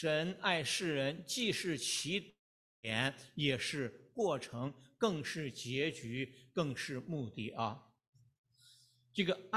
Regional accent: Shaanxi, China; 我们陕西话呢，很有意思啊

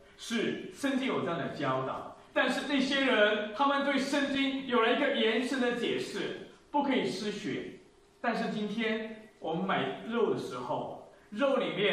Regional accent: China; 我们从大陆来知道

